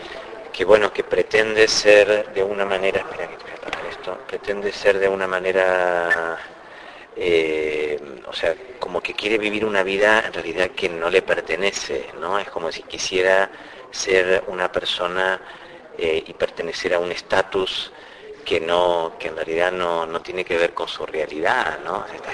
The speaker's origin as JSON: {"language": "Spanish", "country": "Argentina", "lives_now": "Spain", "said": "Yo soy español, tan español como argentino, ¿eh?"}